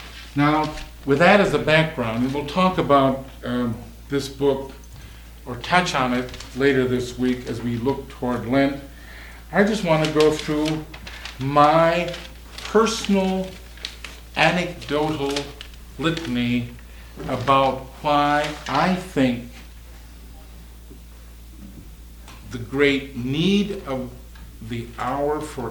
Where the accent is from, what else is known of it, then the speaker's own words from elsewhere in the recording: Mauston, Wisconsin, United States; born there; also born or lived in Denver; I work in Dubuque, Iowa. I was born in Mauston, Wisconsin. I spent the last 5 years of my life in Denver, Colorado.